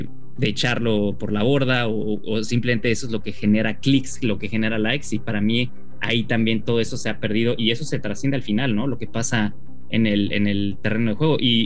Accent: Querétaro, Mexico; A mí me pega muy de cerca porque yo crecí en Querétaro, he ido muchísimas veces a ese estadio

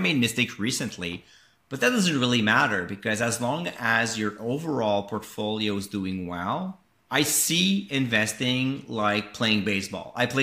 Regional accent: Canada; accent: French; Even though I'm Canadian, even though I have that weird French accent, I do cover US stocks.

